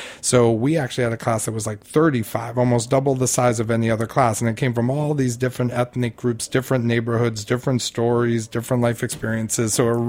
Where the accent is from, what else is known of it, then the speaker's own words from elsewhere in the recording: New York City, New York, United States; I'm born and raised in New York. Mount Sinai Hospital, Klingenstein Pavilion, 102nd Street and 5th Avenue.